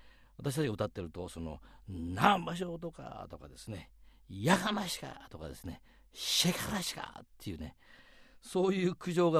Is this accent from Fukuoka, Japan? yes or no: yes; Kurume, Fukuoka, Japan; 私は九州は福岡県久留米市で生まれ育ったわけですけども、男ばかりの5人兄弟の末っ子なんですね。